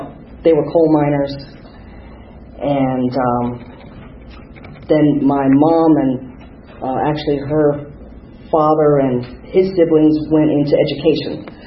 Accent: Miami, Florida, United States; It was a lot of fun growing up in Miami at that time.

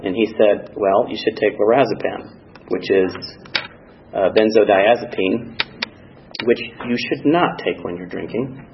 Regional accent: Alaska, United States; my stepfather that I grew up with in Alaska

